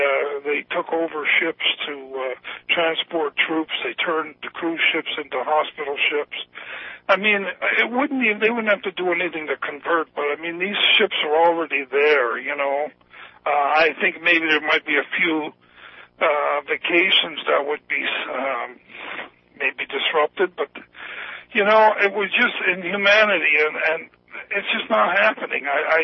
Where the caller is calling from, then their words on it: Vermont, United States; I'm calling from Vermont.